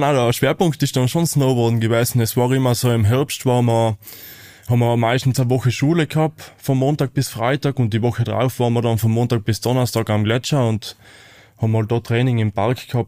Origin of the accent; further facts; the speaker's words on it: Tyrol, Austria; ich komme aus Osttirol